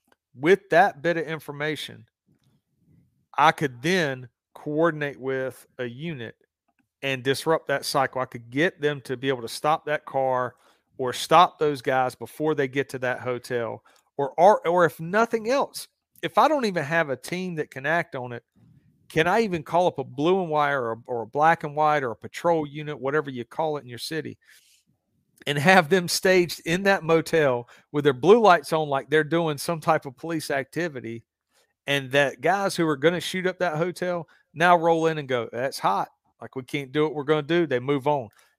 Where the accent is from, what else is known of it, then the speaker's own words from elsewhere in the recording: Southern United States, United States; So I grew up in the South, and you had the Klan that dominated the South.